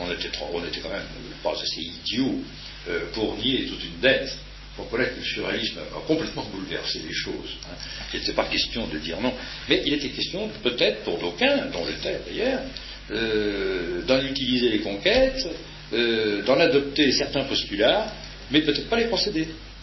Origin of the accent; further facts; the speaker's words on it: Poitiers, Nouvelle-Aquitaine, France; dans ma ville natale à Poitiers